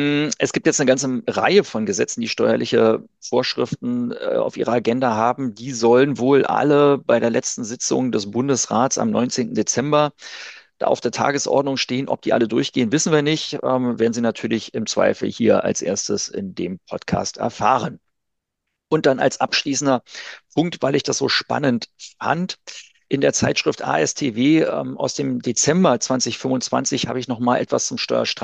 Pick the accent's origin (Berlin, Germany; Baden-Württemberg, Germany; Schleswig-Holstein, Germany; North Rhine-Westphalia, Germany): Berlin, Germany; Also als Berliner